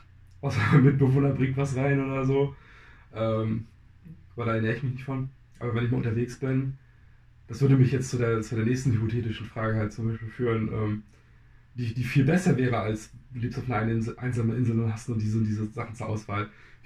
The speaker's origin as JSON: {"language": "German", "region": "East Germany", "country": "Germany", "tie": "born or raised there", "said": "Ich bin im Osten groß geworden und da ist es sogar noch viel mehr vertreten, dass man Fleisch isst. Bin auf dem Bauernhof groß geworden, bin auch mit einer ganz anderen Großzucht von Tieren groß geworden."}